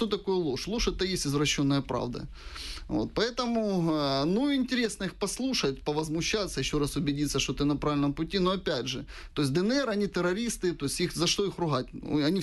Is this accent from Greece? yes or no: no; Donetsk, Donetsk Oblast, Ukraine; Я дончанин